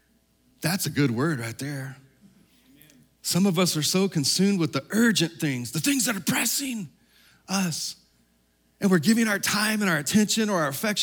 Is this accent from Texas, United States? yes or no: yes; Texas, United States; down in my home state of Texas.